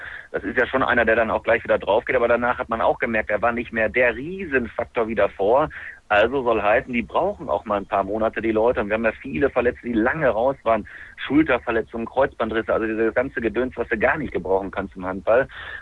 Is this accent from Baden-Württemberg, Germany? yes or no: no; Lemgo, North Rhine-Westphalia, Germany; born there; ich bin ja gebürtiger Lemgo